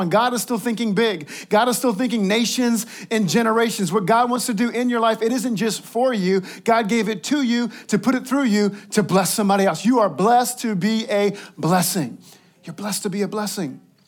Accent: Louisiana, United States; Now, I'm from Louisiana. I know a little bit about swamps, okay? We got a lot of swamps where I grew up.

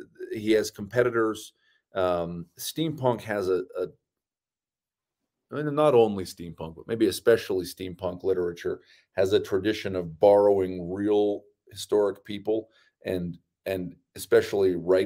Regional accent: Utah, United States; I'm from Utah.

